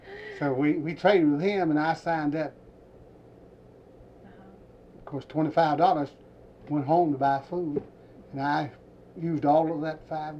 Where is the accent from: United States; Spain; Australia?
United States; Mammoth Cave, Kentucky; Right here at Mammoth Cave.